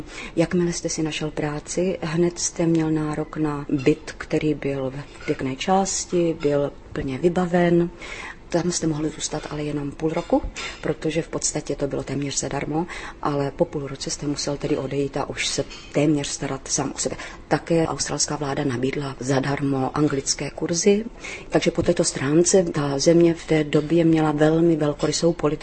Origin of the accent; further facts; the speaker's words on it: Moravia, Czechia; protože jsem z Moravy, tak já miluju lidové písničky a cymbálovku